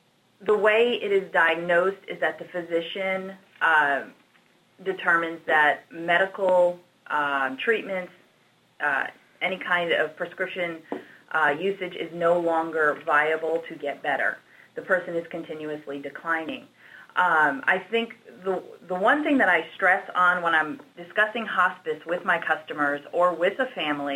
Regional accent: Connecticut, United States; moved away as an adult; now in Dallas, United States; I am not from Texas. I went to college, was raised, born, educated in Connecticut. And then I moved to Dallas right after college.

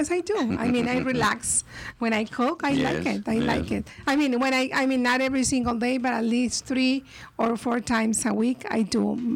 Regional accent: Magdalena, Sonora, Mexico; In Magdalena, Sonora, Mexico, 44 minutes from, 1 hour from Nogales, south of Nogales.

